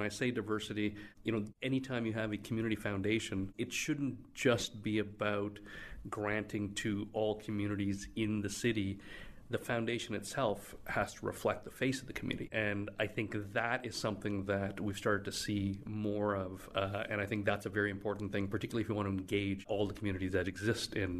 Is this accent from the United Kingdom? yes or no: no; Canada; being a member of the East Indian community in the city, but being born and raised in Canada